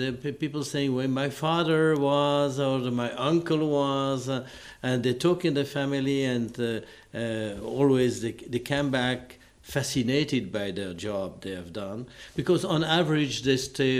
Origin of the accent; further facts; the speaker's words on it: Valais, Switzerland; because I'm from Valais